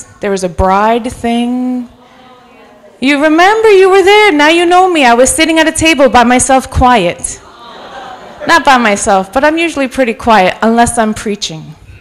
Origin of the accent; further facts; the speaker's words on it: New York City, New York, United States; I am from New York City. I used to have the accent. I lost it in Bible college